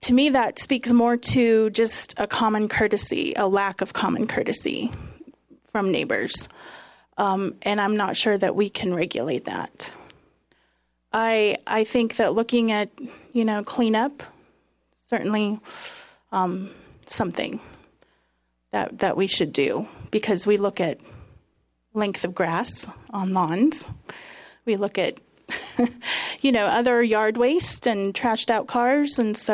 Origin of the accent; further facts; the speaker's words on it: Sturgis, United States; I remember growing up in Sturgis when you couldn't set him off.